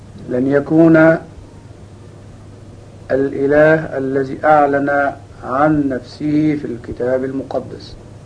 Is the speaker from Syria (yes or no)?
no; Egypt; لو أن الأمر سهل كما يظن بعض البسطاء عندنا في مصر